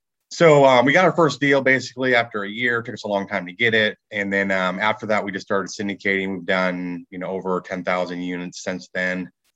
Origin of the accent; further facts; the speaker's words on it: Michigan, United States; now in Dallas, United States; So I live in Dallas, Texas now. I grew up in Michigan, though, one of seven kids.